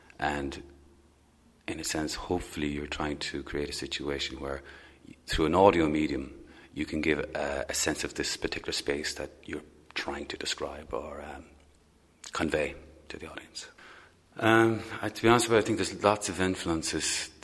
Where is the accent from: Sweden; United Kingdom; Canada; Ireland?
Ireland; Munster; No, I'm not from Limerick. I'm originally from Clare.